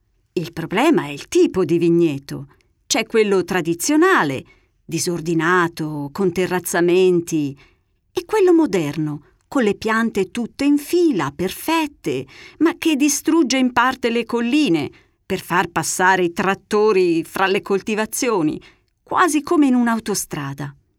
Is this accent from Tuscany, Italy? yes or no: yes; Tuscany, Italy; Da toscana quale sono, posso confermarvi che è vero.